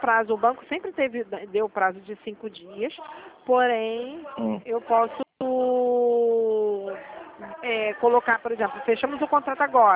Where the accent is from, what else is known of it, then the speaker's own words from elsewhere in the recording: Rio de Janeiro, Brazil; eu sou do Rio, mas sou do telemarketing do Rio.